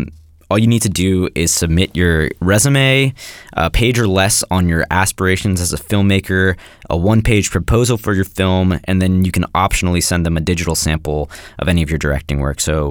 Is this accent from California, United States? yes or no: yes; Marin County, California, United States; Yeah, I'm from Marin, too. So, I mean, it's always been a big deal there, but there's a pretty vibrant filmmaking community in Marin County.